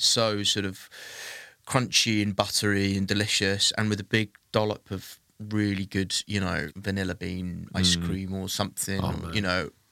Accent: Wales, United Kingdom; And I'm being Welsh, often get asked about rugby and did I play rugby when I was younger.

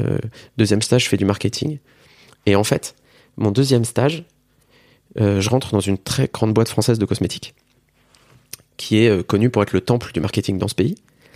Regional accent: Metz, Grand Est, France; Je suis originaire de Metz.

